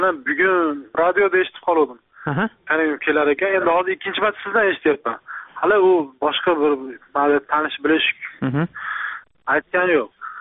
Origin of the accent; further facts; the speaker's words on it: Tashkent, Uzbekistan; now in South Korea; Prezident grant bo'yicha shu Toshkentdan kelganmiz shu yerga.